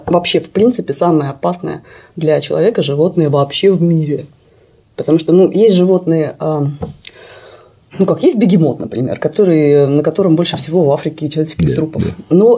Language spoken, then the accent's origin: Russian; Novosibirsk, Novosibirsk Oblast, Russia; А я, как человек из Новосибирска, который вырос с пониманием того, что у хорошей машины руль справа.